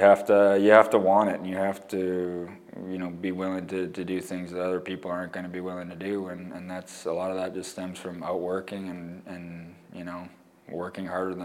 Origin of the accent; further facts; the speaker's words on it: British Columbia, Canada; I'm from British Columbia and I spend my off season there